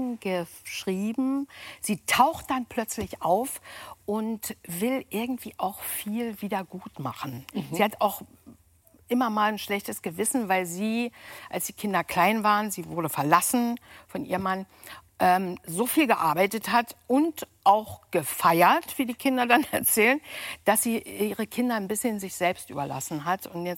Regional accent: Cottbus, Brandenburg, Germany; Aber ich würde sagen, in Cottbus jung gewesen zu sein, war zu der Zeit recht langweilig.

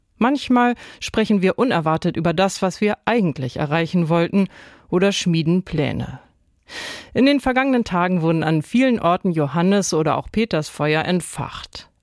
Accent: Northern Germany, Germany; Mir als Norddeutsche ist das zwar fremd

